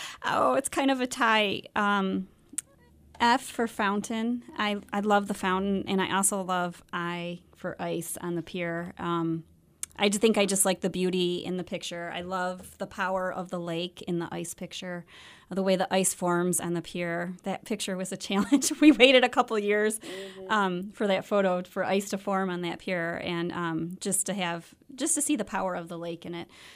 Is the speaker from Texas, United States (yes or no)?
no; Detroit, Michigan, United States; now in St. Joseph, United States; I came from the Detroit area, and I have come to love St. Joseph and the lake